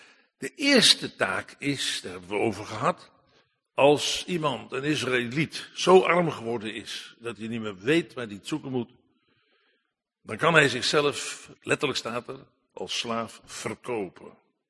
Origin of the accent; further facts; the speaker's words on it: Netherlands; Dat heb je als Hollander, kun je dat makkelijk doen.